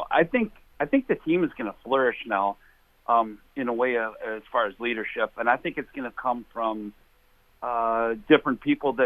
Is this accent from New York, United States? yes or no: no; Chicago, Illinois, United States; born there; I was born in Chicago, right?